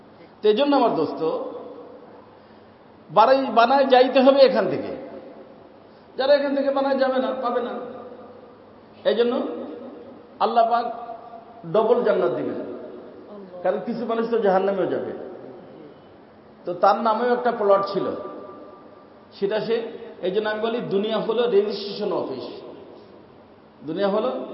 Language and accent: Bangla; Bikrampur, Dhaka Division, Bangladesh; বাড়ি কোথায়? বিক্রমপুর। সেই জন্য ওয়ারি থাকা সত্য, জন্ম হওয়া সত্য বিক্রমপুরের মানুষ আমরা